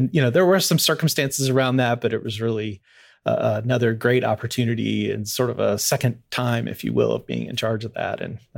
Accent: Louisville, Kentucky, United States; I grew up mostly in Louisville, moved there when I was pretty young. And so that's where all my family and friends are.

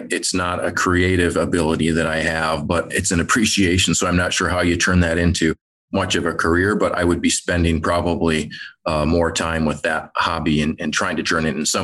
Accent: Michigan, United States; I grew up in Michigan. It's very much a Midwest game.

